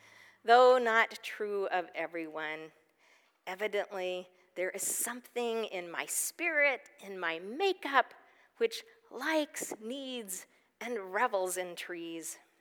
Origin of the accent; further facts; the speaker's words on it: Texas, United States; In my early childhood, growing up in East Texas, I was always impressed with the variety and largeness of trees compared to my small stature as a child.